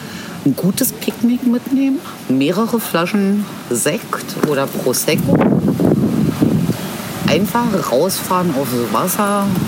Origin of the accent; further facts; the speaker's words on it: Berlin, Germany; 1970, im schönen Oskar-Zieten-Krankenhaus in Lichtenberg. Bin in Berlin zur Schule gegangen, aufgewachsen